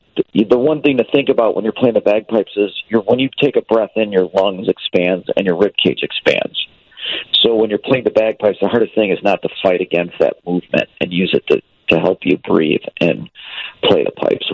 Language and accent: English; Elmhurst, Illinois, United States; I grew up in Elmhurst my whole life